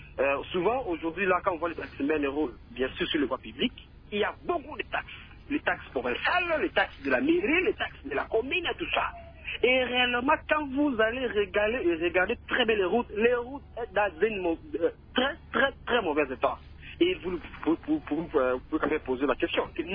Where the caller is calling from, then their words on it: Mbandaka, Équateur, DR Congo; Parce qu'ici, chez nous, en Mbandaka, il n'y a pas de panneaux, il n'y en a pas.